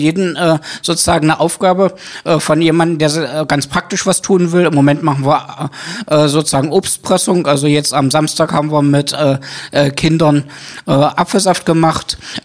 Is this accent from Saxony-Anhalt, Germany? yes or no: yes; Magdeburg, Saxony-Anhalt, Germany; in Magdeburg geboren, bis auf eine kurze Unterbrechung auch immer in Magdeburg gelebt. Und mir liegt meine Heimatstadt, unsere Landeshauptstadt, sehr am Herzen.